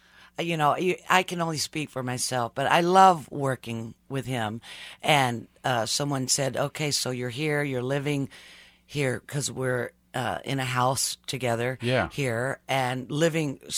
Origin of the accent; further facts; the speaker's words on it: Texas, United States; But the irony in it is that we are a Southern couple, and I'm from Texas, and he's from Seattle.